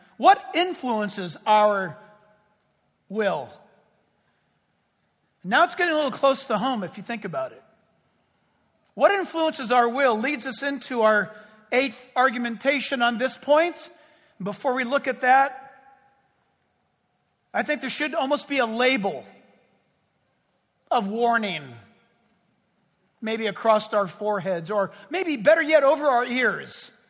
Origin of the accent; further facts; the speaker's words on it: California, United States; I mean, you know, I'm speaking as a Californian.